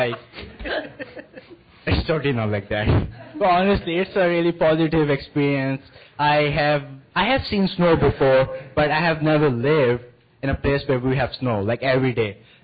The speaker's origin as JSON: {"language": "English", "town": "Talagang", "region": "Punjab", "country": "Pakistan", "lives_now": "Juneau, United States", "said": "I'm a part of YES program, and I'm from Pakistan, and I live in Talagang. It's a small town near Islamabad, the capital of Pakistan"}